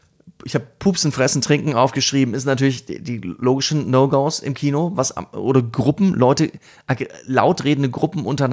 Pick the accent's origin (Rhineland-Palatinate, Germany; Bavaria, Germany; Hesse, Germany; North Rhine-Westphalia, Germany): North Rhine-Westphalia, Germany; Dahlbruch; Im Viktoria-Dahlbruch. Ja, an meiner Heimat.